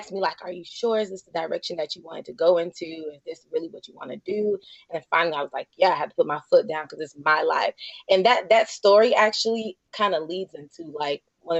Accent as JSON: {"language": "English", "town": "Fort Myers", "region": "Florida", "country": "United States", "tie": "born or raised there", "said": "As a child, when I was 14 at Fort Myers, I was born and raised in Fort Myers."}